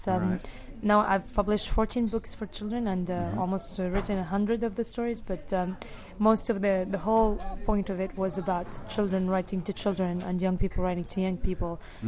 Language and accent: English; Tunisia; English is a second language; I'm 20 years old. I'm coming from Tunisia. But I'm also half Iraqi, half Tunisian.